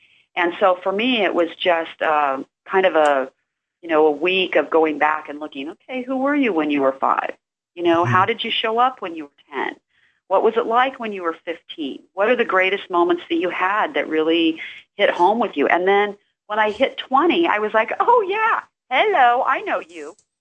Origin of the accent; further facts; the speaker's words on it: Utah, United States; I was raised in Utah. I did a lot of my work in Utah.